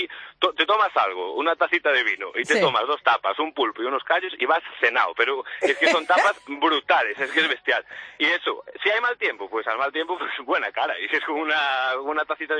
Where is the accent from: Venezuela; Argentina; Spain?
Spain; Galicia; Te voy a responder a la gallega, porque soy gallego